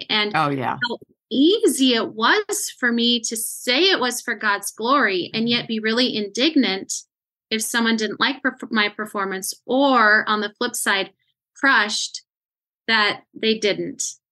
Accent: Montana, United States; some people are really convinced that I was not from Montana, but I was from down south

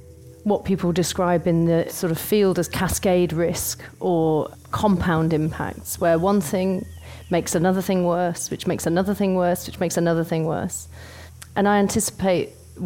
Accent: United Kingdom; now in London, United Kingdom; I'm from the UK. I live in London. I'm not from London. But I lived there quite a long time.

